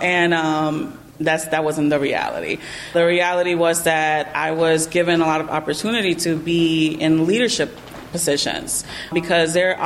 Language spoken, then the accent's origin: English; Bronx, New York, United States; also born or lived in Santiago, Dominican Republic; now in Buffalo, United States; I am originally from Santiago, Dominican Republic. So I was born in the island, and then I was raised in the Bronx, New York.